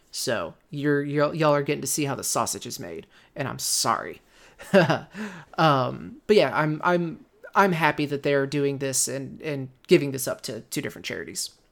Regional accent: Missouri, United States; Granted, I'm a moron from Missouri who doesn't have the slightest idea of what it takes to go from transitioning from a television show to a movie

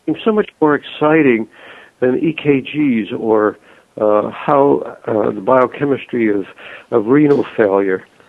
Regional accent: Woodbury, New York, United States; also born or lived in Brooklyn / Valley Stream; I grew up the first 8 years in Brooklyn and then Valley Stream for a few years, and then still on Long Island in Woodbury, where I attended Syosset High School, graduating in 1960.

